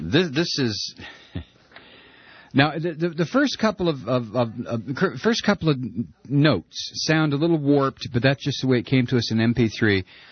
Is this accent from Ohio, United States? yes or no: yes; Toledo, Ohio, United States; I'm from Toledo.